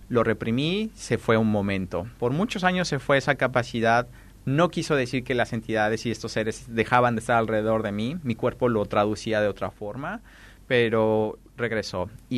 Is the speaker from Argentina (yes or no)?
no; Mexico; Yo soy de México, y la creencia de la magia negra es muy fuerte todavía.